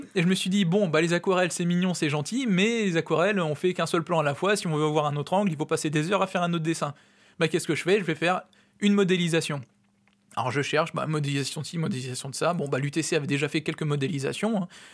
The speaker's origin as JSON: {"language": "French", "region": "Hauts-de-France", "country": "France", "tie": "born or raised there", "also_born_or_lived": "Brazil", "said": "Je viens du Brésil, je suis né au Brésil, j'ai été adopté et j'ai été à la fois adopté par mes parents, mais aussi par un territoire, la Picardie, l'Oise et le canton Étretat-Saint-Denis"}